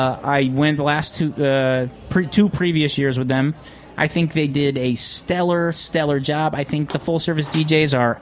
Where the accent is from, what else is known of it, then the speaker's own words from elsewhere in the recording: Randolph, New Jersey, United States; I went to Randolph. I went to like Randolph High School, Randolph, New Jersey. It's like 45 minutes away from the city, or you know, like a suburb.